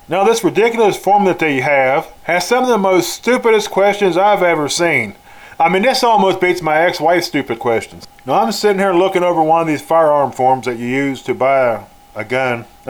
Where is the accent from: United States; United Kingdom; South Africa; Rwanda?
United States; West Virginia; I was bow hunting in my home state of West Virginia. When I hunted deer in my home state of West Virginia, I stayed on the ground.